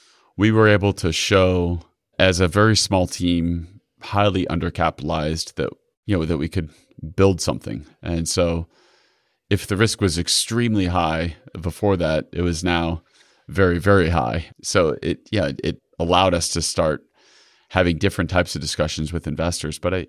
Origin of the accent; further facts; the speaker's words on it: Florida, United States; So I grew up on the Indian River.